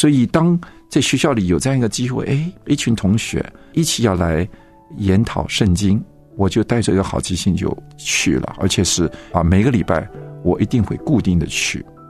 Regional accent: Shanghai, China; 因为我是生在上海在上海那个时代不太可能对宗教信仰有任何的了解可是呢也蛮特殊的就是我记得那个时候，因为我单独住在上海，我父母亲已经去了香港

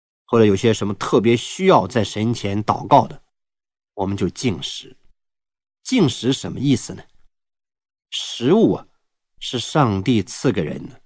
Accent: China; 好像我们中国人讲的面有菜色

